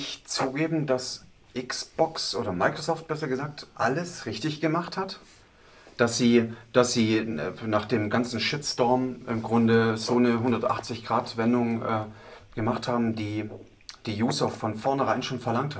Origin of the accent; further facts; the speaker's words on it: Austria; Als Österreicher bist du gearscht.